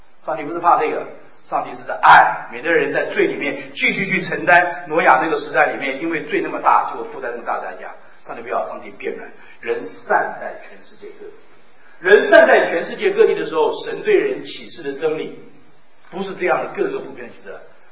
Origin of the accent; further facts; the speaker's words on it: China; 那是我们中国人问的。